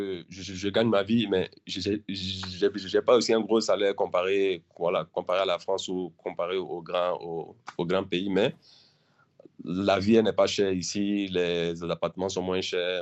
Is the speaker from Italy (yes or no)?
no; Côte d’Ivoire; Moi je viens de la Côte d'Ivoire.